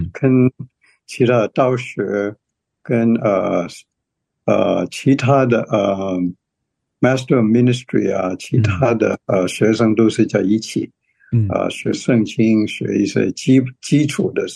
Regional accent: Hong Kong; now in United States; 其实我是在香港长大的。然后我来美国在普林斯顿念本科。

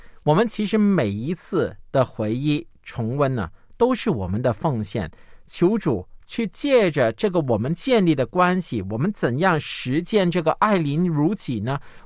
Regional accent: China; 像不像我们中国人纪念头七尾七的那个时间？

